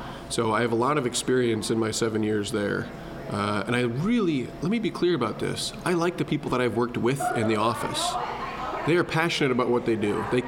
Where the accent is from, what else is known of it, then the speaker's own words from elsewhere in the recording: Decorah, Iowa, United States; Born and raised. My dad is from Decorah. His parents are from Oshin, which is about 10 miles away. Grew up there.